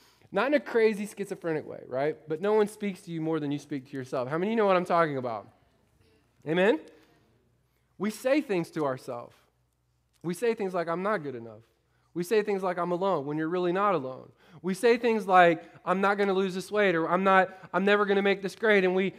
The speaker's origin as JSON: {"language": "English", "region": "Florida", "country": "United States", "tie": "born or raised there", "said": "I grew up in Florida, so we used to go to Publix"}